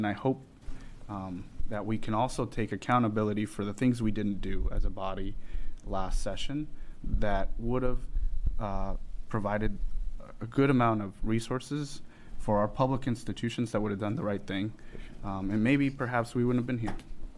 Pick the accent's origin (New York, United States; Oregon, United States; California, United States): Oregon, United States; Portland; So, I'm 30 years old, and I grew up in Portland.